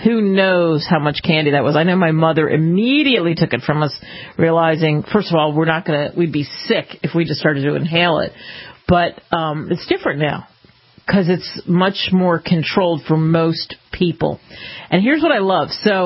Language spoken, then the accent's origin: English; Pennsylvania, United States; I grew up outside of Hershey, PA. I mean, not right there, but not too far.